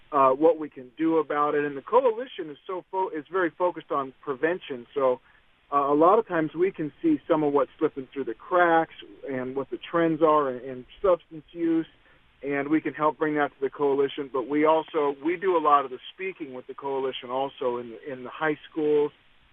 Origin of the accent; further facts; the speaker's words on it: Union City, California, United States; I grew up in Union City, so the closest team when I was a kid were the two teams, the Raiders and 49ers.